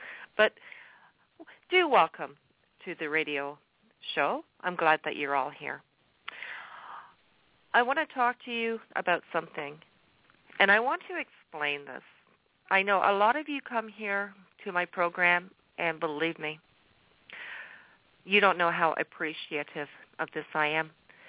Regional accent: Canada; everybody knows I hail from Canada.

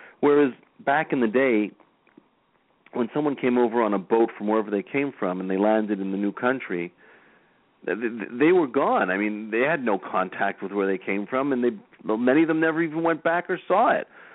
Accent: Canada; consider myself a Canadian. I don't consider myself like a Romanian Canadian, because that's where my grandfather was from. I'm a Canadian, right?

